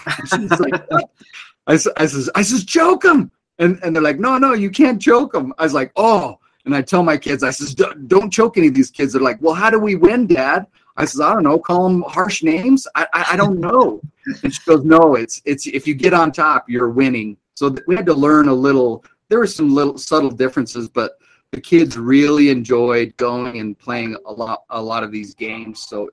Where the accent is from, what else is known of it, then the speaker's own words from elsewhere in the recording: United States; did I do well because of my training, or did you let me kind of win because I'm an American?